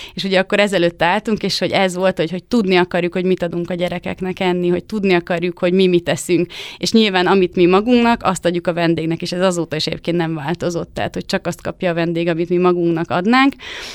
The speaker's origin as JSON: {"language": "Hungarian", "region": "Bács-Kiskun", "country": "Hungary", "tie": "born or raised there", "said": "mert mi is Alföldön nőttünk föl, Kalocsaján, Kiskunfélegyházi"}